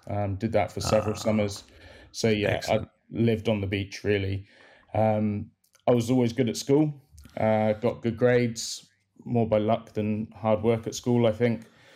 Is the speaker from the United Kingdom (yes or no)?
yes; South West England, United Kingdom; now in Wales; Well, I'm from Cornwall originally. I'm not from Wales, but I did move here for uni. But yeah, I loved living in Cornwall. We live right by the beach.